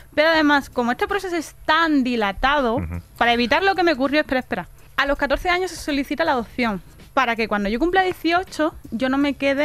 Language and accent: Spanish; Guinea; yo en mi país de origen, durante mucho tiempo no quería saber nada de él